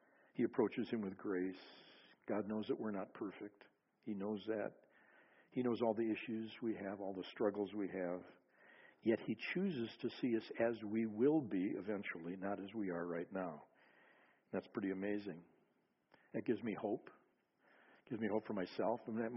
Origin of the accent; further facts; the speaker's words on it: Minnesota, United States; this woman I read about this past week from my home state of Minnesota.